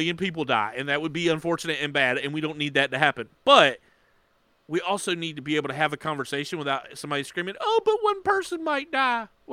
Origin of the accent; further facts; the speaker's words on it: Georgia, United States; my home state of Georgia feels this way.